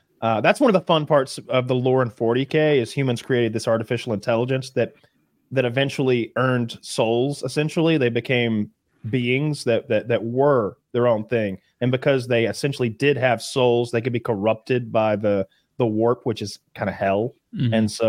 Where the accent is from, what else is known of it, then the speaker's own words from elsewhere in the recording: United States; I mean, as an American, you recognize a lot of it.